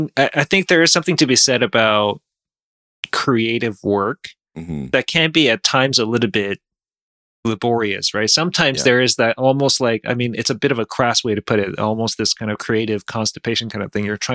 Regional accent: South Korea; now in Canada; I grew up in South Korea. My family moved to Canada in the early 90s.

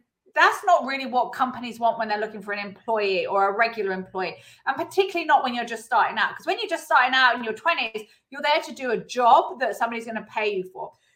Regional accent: California, United States; born there; I was born in California.

